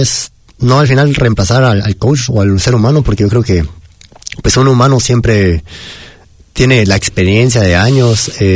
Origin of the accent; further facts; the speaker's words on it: Guatemala; yo, por ejemplo, creciendo en Guatemala y a 30 minutos de la capital